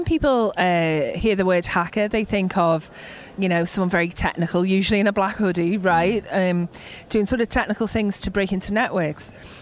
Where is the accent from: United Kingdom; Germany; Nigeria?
United Kingdom; Liverpool, North West England; I grew up in Liverpool. At the time, it was kind of, there was lots of unemployment. So there was quite a bit of crime in the area where I lived.